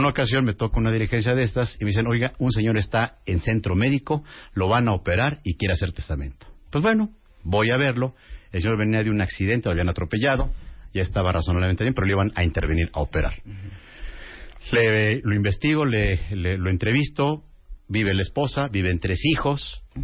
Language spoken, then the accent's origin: Spanish; Mexico; Pero así somos los mexicanos.